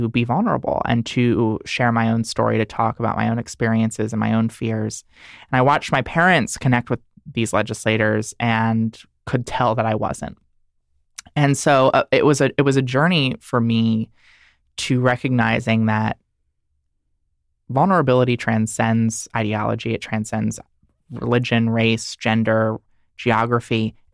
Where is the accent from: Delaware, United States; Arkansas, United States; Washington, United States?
Delaware, United States; the equality organization, Equality Delaware, in my home state